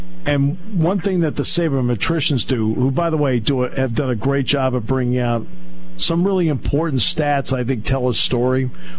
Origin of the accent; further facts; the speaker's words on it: Connecticut, United States; I said, hey, you know, I grew up in Connecticut. We have one team.